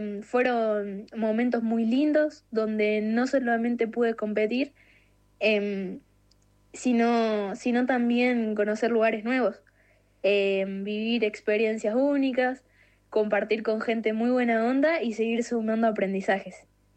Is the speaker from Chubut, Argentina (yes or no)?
no; Zárate, Buenos Aires Province, Argentina; hago remo. Yo remo desde los 11 y este año cumplí 16. Soy de Zárate y remo en el Club Náutico Zárate.